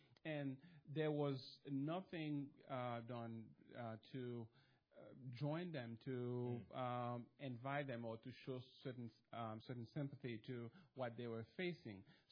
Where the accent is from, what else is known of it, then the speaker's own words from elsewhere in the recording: Haiti; Let me say that we are originally from Haiti, and my mother died in 2013, and we decided to go to Haiti and see my brother